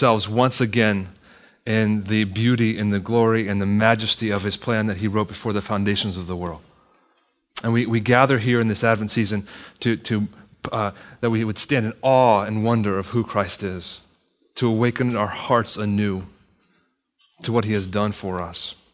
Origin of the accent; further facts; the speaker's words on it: Virginia, United States; When I was a child, a boy, I grew up in Northern Virginia where several of the major battles of the Civil War were fought.